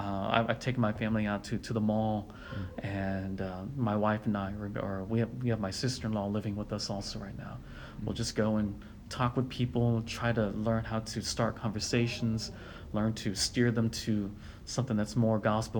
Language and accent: English; Portland, Oregon, United States; now in Wake Forest, United States; We moved back to my hometown in Portland, pastored there just on a voluntary basis.